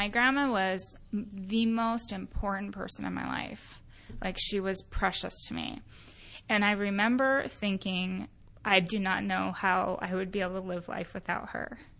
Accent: Phoenix, Arizona, United States; I grew up in Phoenix, Arizona. I'm actually one of those strange birds that's from Phoenix, Arizona. There's not a lot of us.

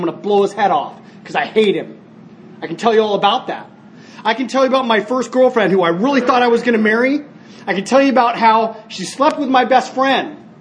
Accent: Long Beach, California, United States; born there; Ironically, it's the same hospital I was born at in Long Beach.

